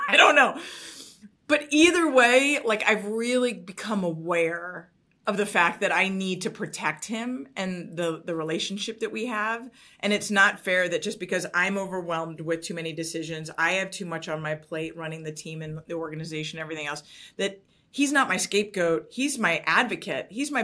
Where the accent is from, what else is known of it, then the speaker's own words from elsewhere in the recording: New York, United States; I can talk fast. I'm from New York.